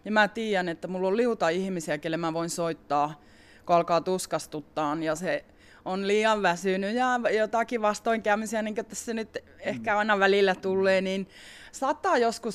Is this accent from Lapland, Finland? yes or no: yes; Keminmaa, Lapland, Finland; also born or lived in Kemi; mä oon syntyisin täältä Merilapista, Keminmaasta, käynyt täällä koulun Torniossa, asunut suurimman osa aikuisiästäni Kemissä. Mulle tää koko Merilappi on niinku rakas alue